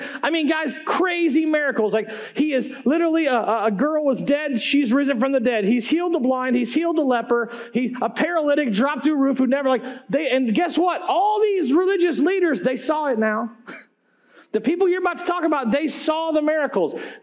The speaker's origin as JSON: {"language": "English", "region": "Iowa", "country": "United States", "tie": "born or raised there", "said": "I grew up like in Iowa. I didn't grow up like in crazy places now."}